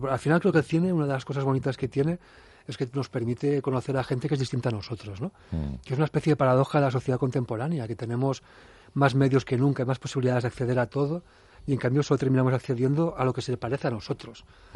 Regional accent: Girona, Catalonia, Spain; born there; Gente con la que yo, que nací en Gerona

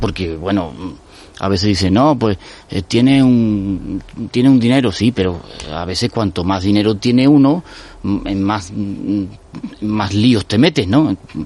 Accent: Seville, Andalusia, Spain; es algo que me indigna porque es mi tierra, porque Sevilla

